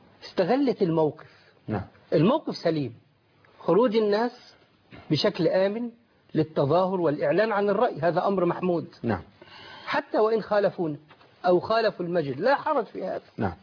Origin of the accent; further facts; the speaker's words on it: Suez, Suez Governorate, Egypt; ما حدث عندنا في السويس، خرج بعض الناس يريدون هذا الأمر تظاهر